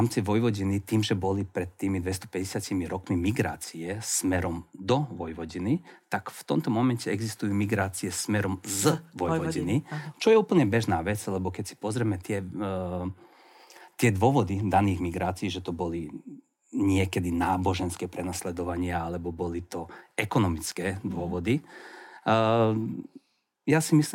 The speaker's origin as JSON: {"language": "Slovak", "country": "Serbia", "moved": "yes", "lives_now": "Slovakia", "said": "Keď som prišiel vlastne na Slovensko, všímal som si reakciu tých ľudí, keď zistili, že vlastne pochádzam zo Srbska."}